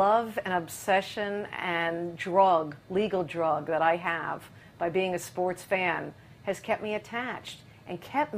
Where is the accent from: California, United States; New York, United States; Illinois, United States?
New York, United States; Growing up on Long Island, falling in love with the Rangers, the Giants, the Mets, and sometimes the Knicks.